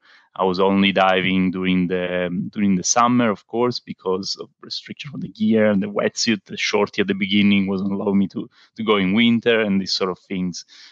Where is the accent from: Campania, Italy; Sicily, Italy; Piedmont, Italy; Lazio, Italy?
Sicily, Italy; Syracuse; English is a second language; Well, I'm from Sicily, so from the south of Italy, and I'm lucky enough to be born very close in Syracuse, so on the coast.